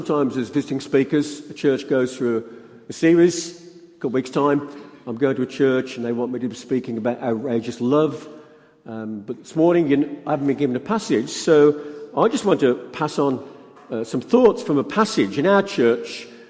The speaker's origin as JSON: {"language": "English", "town": "Kingshurst", "region": "West Midlands", "country": "United Kingdom", "lives_now": "Halesowen, United Kingdom", "said": "I come from originally the east side of Birmingham, so I've come home in a sense, really. I come from Kingshurst."}